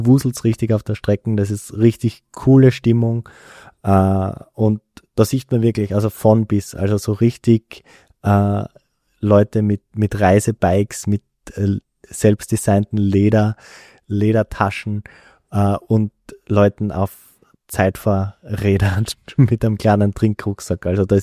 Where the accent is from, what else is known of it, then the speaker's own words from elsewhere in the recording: Graz, Styria, Austria; Jetzt als Grazer war natürlich Start in Ljubljana